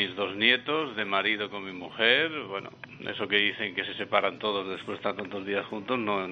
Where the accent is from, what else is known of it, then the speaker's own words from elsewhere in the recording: Benicarló, Valencian Community, Spain; me pasé 72 días en Benicarlón, mi pueblo natal